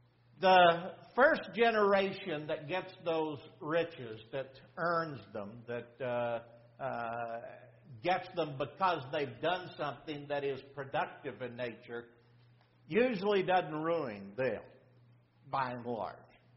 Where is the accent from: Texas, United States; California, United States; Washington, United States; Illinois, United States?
Texas, United States; now in Oklahoma, United States; when I was growing up in the Panhandle of Texas.